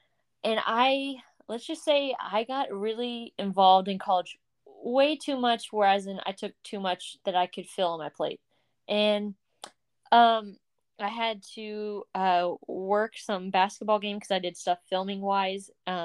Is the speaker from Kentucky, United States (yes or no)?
yes; Kentucky, United States; We see that we get a lot of viewers from Kentucky. We love that since we're from Kentucky.